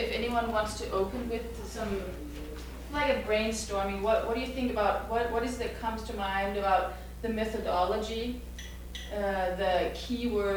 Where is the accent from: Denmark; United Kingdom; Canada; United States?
Denmark; English is a second language; I'm from Denmark, so if my English sometimes gets a little funny, it's, you know why.